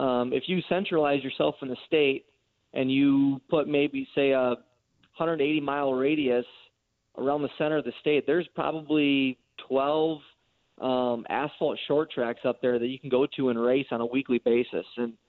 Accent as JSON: {"language": "English", "town": "Green Bay", "region": "Wisconsin", "country": "United States", "tie": "born or raised there", "said": "I grew up in the Green Bay area"}